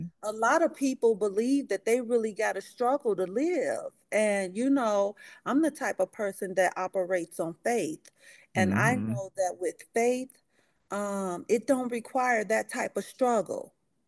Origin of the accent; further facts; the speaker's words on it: Chicago, Illinois, United States; Well, if I grew up on the South Side, and when I say the South Side of Chicago, I want to say like the Southeast Side, right off of South Chicago and Yates